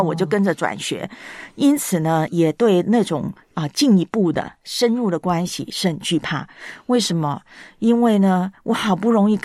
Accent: Taiwan; 因为我在台湾长大，台湾的国民运动就是棒球

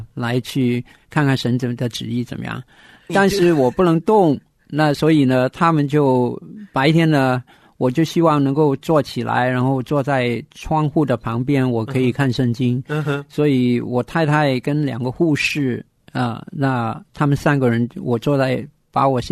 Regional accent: Hong Kong; 因为我是在香港长大的，所以我对香港的医疗各方面的比较有点认识

